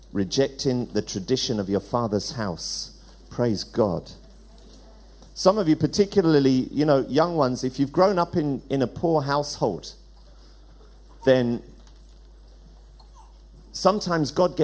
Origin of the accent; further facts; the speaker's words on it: Ireland; I grew up in a Catholic family. My dad was a very staunch Catholic. I suppose it comes with being Irish.